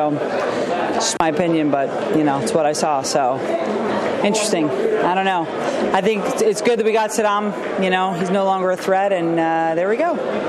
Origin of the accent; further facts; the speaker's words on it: Brooklyn, New York, United States; Where are you from? I'm from Brooklyn, New York.